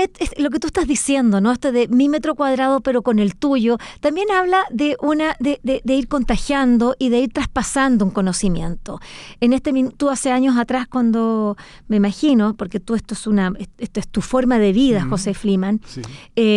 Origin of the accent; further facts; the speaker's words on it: Quintay, Valparaíso, Chile; para quienes somos vecinos de Tunquén, yo soy quintallina